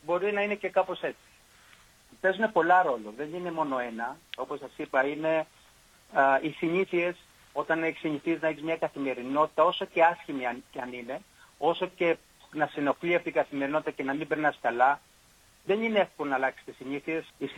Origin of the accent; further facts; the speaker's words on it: Megara, Attica, Greece; Εγώ, όπως ξέρετε, γεννήθηκα και μεγάλωσα στα Μέγαρα και επαγγελματικά σταδιοδρόμησα στα Μέγαρα, σε μια οικογενειακή επιχείρηση, μέχρι 42 χρόνια.